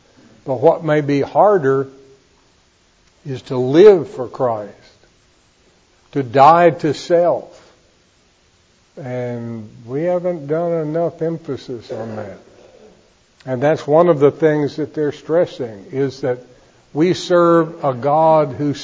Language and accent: English; Texas, United States; I grew up in Texas, and Texans do have a reputation for some degree of exaggeration.